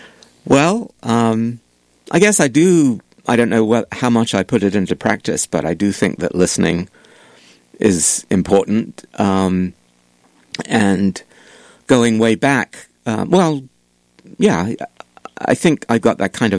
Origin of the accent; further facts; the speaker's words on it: England, United Kingdom; growing up in England